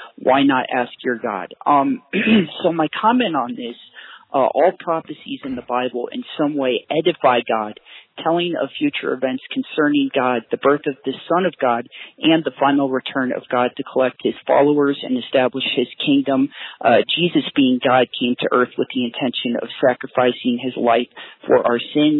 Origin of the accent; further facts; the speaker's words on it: Colorado, United States; I'm 24, and yeah, I'm from Colorado